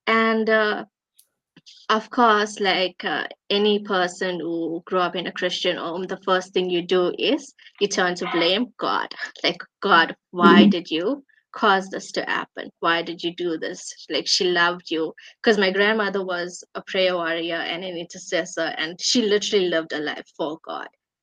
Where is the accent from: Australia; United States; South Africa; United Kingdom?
South Africa; I am from South Africa. And I'm sure y'all have heard about our country.